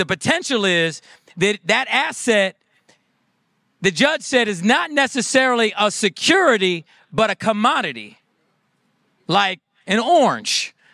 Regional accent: Iowa, United States; born there; now in Michigan, United States; So I chose Michigan. I'm not from Michigan. Right. I came here and I was born in Iowa.

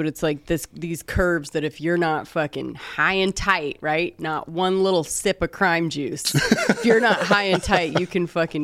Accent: California, United States; sorry, we're from California, we say the one

